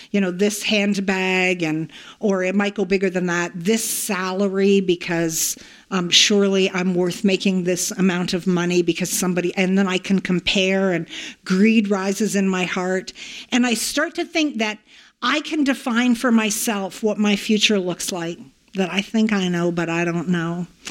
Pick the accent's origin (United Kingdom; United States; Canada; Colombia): Canada; I'm a Canadian, and Americans have enough